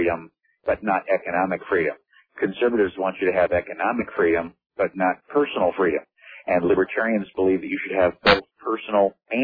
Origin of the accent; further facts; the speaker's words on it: Texas, United States; Here in my home state of Texas, for example, we have 31 candidates for Congress.